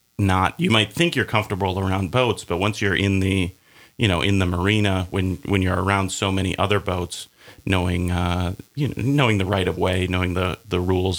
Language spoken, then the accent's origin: English; Minnesota, United States; You know, I come from Minnesota originally, and I grew up with, there's a million lakes out there